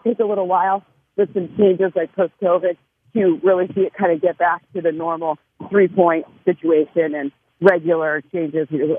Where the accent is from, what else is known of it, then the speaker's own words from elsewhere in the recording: Michigan, United States; I'm from Michigan. I'm a Detroit Tigers fan